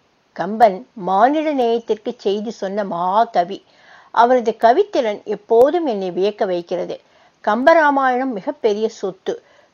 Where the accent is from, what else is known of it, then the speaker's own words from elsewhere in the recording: Chennai, Tamil Nadu, India; first language Urdu; Tamil is a second language; நான் பிறந்து வளர்ந்தது சென்னை மீர்சாஹி பேட்டையில். பள்ளி கல்லூரி படிப்பு எல்லாம் அங்குதான். வீட்டில் அனைவரும் உருது பேசுவார்கள். வீட்டுச் சூழலால் உருது மொழியும், எனது மார்க்கச் சூழலால் அரபியும், சமூக சூழலால் நானாக தேடி பெற்றுக் கொண்டதாக ஹிந்தியும் அமைந்தது.